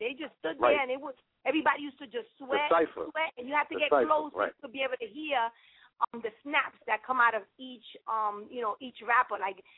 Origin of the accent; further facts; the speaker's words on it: New York, United States; I remember, you know, growing up in Watson and escaping from my mother. I was about maybe 12, around 12, 13 at the time. We used to go up to Bronx River.